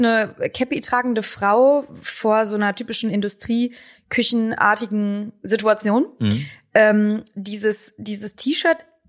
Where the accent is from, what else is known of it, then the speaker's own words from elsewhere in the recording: Minnetonka, Minnesota, United States; Ja, ich komme aus Minnetonka.